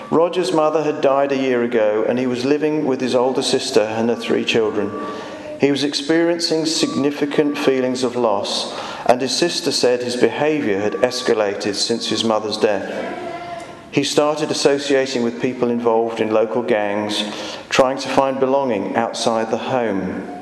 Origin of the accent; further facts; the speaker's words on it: Hayes, London, United Kingdom; I was raised in Hayes.